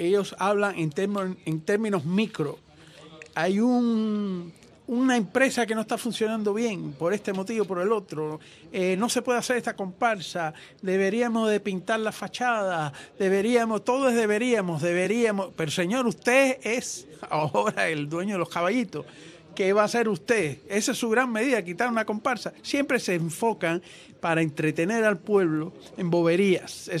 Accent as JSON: {"language": "Spanish", "country": "Cuba", "moved": "yes", "said": "Salí de Cuba en el año 61"}